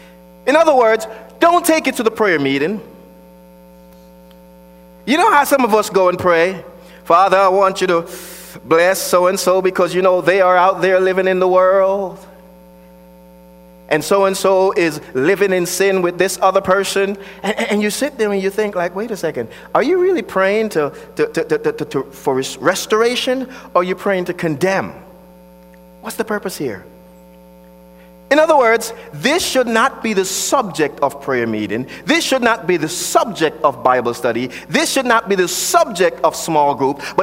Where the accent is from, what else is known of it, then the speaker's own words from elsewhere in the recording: Jamaica; because I grew up in Jamaica and we grew up next to a river, I was a swimmer, so I know how to swim, right?